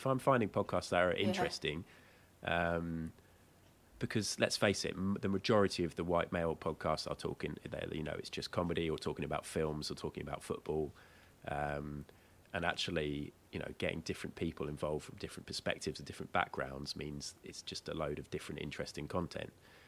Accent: South East England, United Kingdom; A little village just outside Brighton, just north of Brighton.

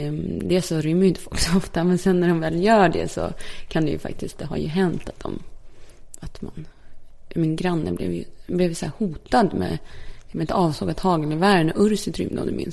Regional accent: Kumla, Örebro County, Sweden; när jag bodde i när jag växte upp i Kumla. Utanför Örebro. Alltså en liten stad. Där jag bodde fram tills jag flyttade hemifrån. En jättepytteliten håla. Eller pytteliten, men det är en liten stad, en liten kommun.

